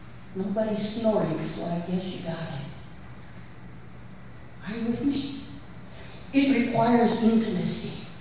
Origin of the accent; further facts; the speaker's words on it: New York, United States; I'm from New York. It's cold here.